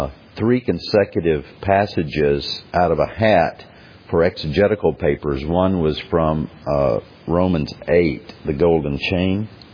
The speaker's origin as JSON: {"language": "English", "town": "Gadsden", "region": "Alabama", "country": "United States", "tie": "born or raised there", "said": "I grew up in Gadsden, Alabama. I didn't know any Presbyterians. Never met a Presbyterian."}